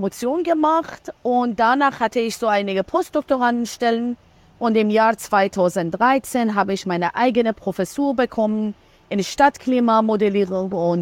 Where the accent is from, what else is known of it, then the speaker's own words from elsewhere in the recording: Iran; also born or lived in Berlin, Germany; wir sind beide in Berlin geboren. Als wir 5,5 Jahre waren, sind wir wieder in den Iran zurückgekehrt. Wir sind aber Perserinnen beide. Und wir sind in den Iran zurückgekehrt, da unsere Eltern mit dem Studium fertig waren. Und dann da sind wir aufgewachsen.